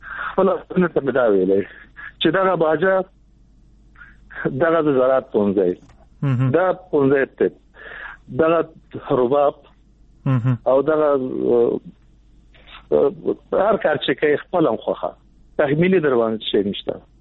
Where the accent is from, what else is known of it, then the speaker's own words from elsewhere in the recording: Nangarhar, Afghanistan; زه د ننګرهار یم